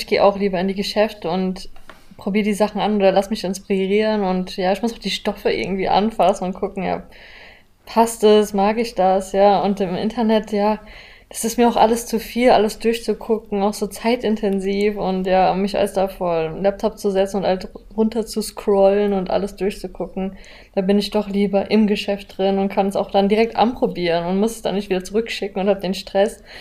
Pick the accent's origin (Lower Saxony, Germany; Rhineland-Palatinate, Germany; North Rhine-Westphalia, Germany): Rhineland-Palatinate, Germany; Mainz; Ja, ich komme ja auch aus Mainz, ist ja in der Nähe von Frankfurt